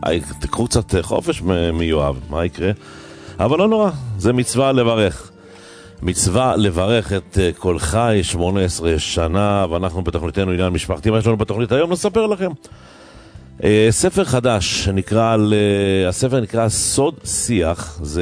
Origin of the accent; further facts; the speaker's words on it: Bnei Brak, Tel Aviv District, Israel; אני את שנות ילדותי הצעירים גדלתי בבני ברק